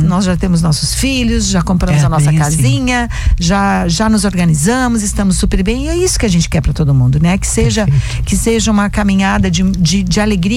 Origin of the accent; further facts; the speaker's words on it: Rio Grande do Sul, Brazil; moved away; eu sou uma migrante, eu vim do Rio Grande do Sul, os meus pais vieram para cá lá atrás e depois eu vieram com as minhas irmãs.